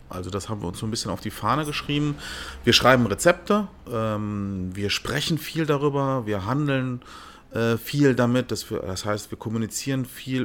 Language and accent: German; Germany; born there; Also Mamas Essen ist halt bei uns türkisch, weil wir halt türkisch aufgewachsen sind. Ich bin ja in Deutschland geboren, Eltern als Gastarbeiter gekommen